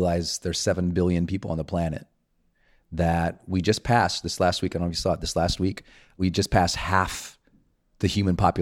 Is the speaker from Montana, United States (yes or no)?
yes; Montana, United States; but I'm from Montana.